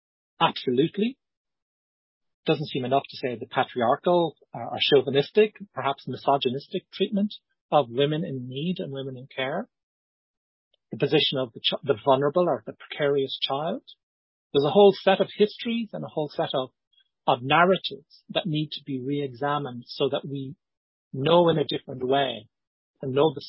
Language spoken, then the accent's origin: English; Ireland; born there; I can walk into the GRO and ask for my birth certificate as an Irish citizen, person who's born in Ireland.